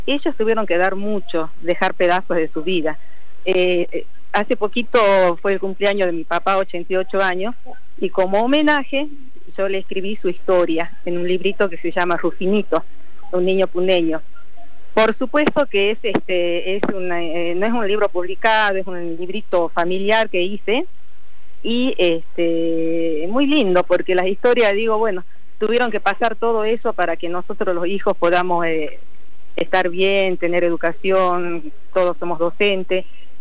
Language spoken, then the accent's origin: Spanish; San Salvador de Jujuy, Jujuy, Argentina; Siempre viví rodeada de los cerros azules acá en la Tacita de Plata.